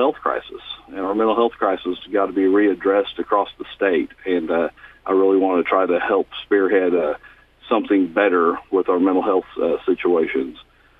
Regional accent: Barnsdall, Oklahoma, United States; I'm a sixth-generation Osage County resident, born and raised in the Barnesdale area, where I live now, and I plan on being here my whole life.

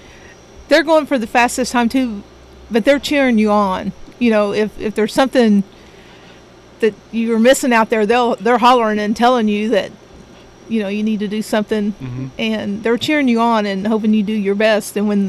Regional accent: Ramona, Oklahoma, United States; Yes, sir. I'm from Ramona.

